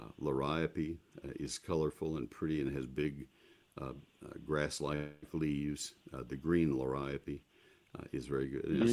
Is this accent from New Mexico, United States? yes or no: no; College Station, Texas, United States; also born or lived in Dallas-Fort Worth; Now, I'm from the Dallas-Fort Worth area, so that always was in my mind. But I also grew up in College Station and had a heavy influence on the nurseries in Houston, and spent a lot of time traveling Texas with my dad